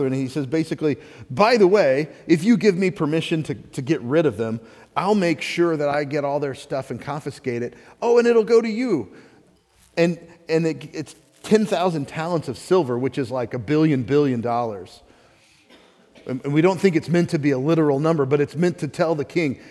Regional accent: Texas, United States; I'm sure there's a cooler way to say it, but I'm from Texas, so we say Agag, okay?

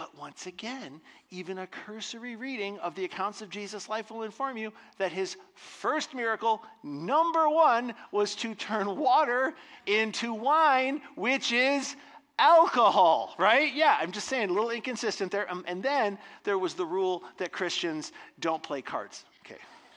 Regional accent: Michigan, United States; I grew up right here in West Michigan church culture in the 1980s.

